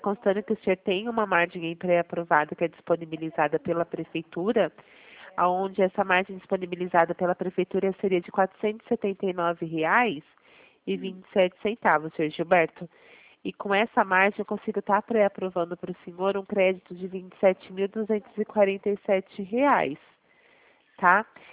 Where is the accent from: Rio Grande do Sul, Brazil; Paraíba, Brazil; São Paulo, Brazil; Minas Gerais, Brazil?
São Paulo, Brazil; Araraquara; Sou de Araraquara.